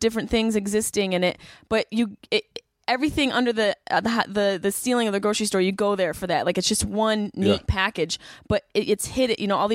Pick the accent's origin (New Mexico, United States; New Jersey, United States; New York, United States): New York, United States; Syracuse; I grew up in Syracuse. Everyone's boozers in Syracuse. It's cold. It's gray.